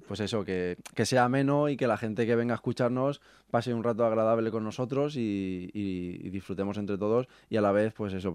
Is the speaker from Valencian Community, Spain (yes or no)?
yes; Aspe, Valencian Community, Spain; dices, no, yo soy de ASPE